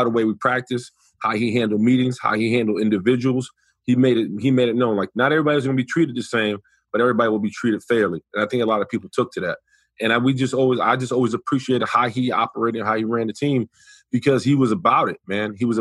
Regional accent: New York, United States; I was like, I'm from New York.

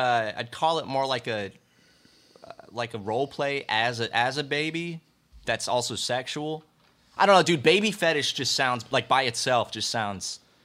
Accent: South Carolina, United States; I grew up more saying so syrup. I'm from South possible. Carolina. South Carolina, they say syrup.

